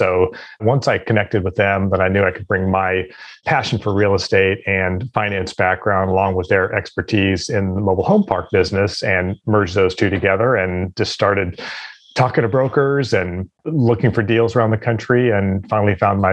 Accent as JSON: {"language": "English", "town": "San Jose", "region": "California", "country": "United States", "tie": "born or raised there", "said": "I grew up in San Jose, California, went to San Jose State University, jumped into a corporate finance career, spent a few years working in the UK for this one particular company"}